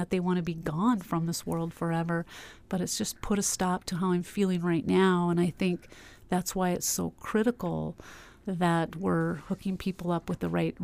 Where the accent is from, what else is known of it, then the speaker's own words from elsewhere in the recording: Nome, Alaska, United States; I myself grew up, was born and raised in Nome.